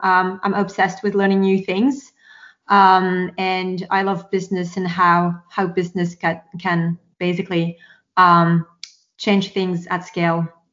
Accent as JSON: {"language": "English", "town": "Toulouse", "region": "Occitania", "country": "France", "tie": "born there", "second_language": "English", "lives_now": "Paris, France", "said": "I'm French. I was born in Toulouse, but I spent, like I would say, most of my adult life in Paris, which I love."}